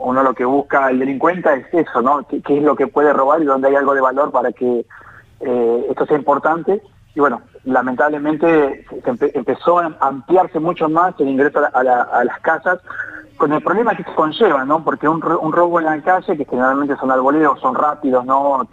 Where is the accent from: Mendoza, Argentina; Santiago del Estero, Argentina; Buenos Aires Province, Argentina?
Buenos Aires Province, Argentina; La Plata; vos justo yo soy de La Plata, ¿no?